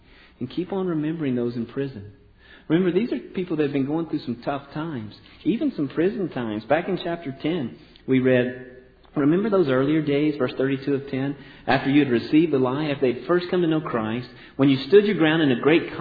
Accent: Louisiana, United States; accent: Cajun; And growing up in Louisiana, I can go Cajun pretty quickly if I'm talking with somebody.

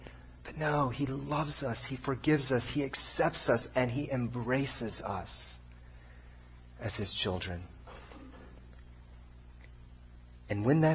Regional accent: United States; now in United Kingdom; and to do that by the character of my life as an American living among Brits.

